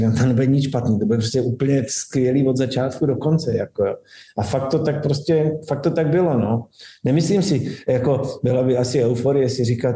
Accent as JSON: {"language": "Czech", "region": "Bohemia", "country": "Czechia", "said": "že prostě jsem z Čech"}